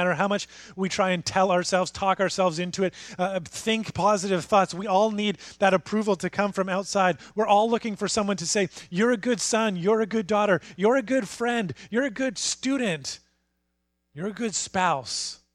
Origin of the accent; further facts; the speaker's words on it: Canada; Solidarity, we're Canadian. We cheer for them.